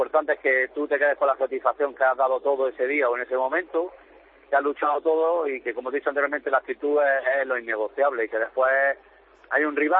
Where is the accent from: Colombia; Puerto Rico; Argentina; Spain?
Spain; Guadix, Andalusia; crecí como persona a nivel personal allí en Guadix, y bueno, pues que allí en mi pueblo, donde pasé tanta hora y que, por supuesto, donde inicié toda mi trayectoria deportiva